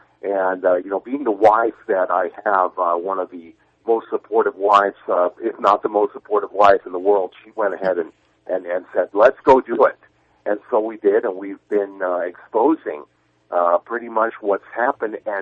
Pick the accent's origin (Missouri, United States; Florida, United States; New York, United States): New York, United States; As far as a United States citizen and as far as an American born and bred here, born in New York, I am for personal choice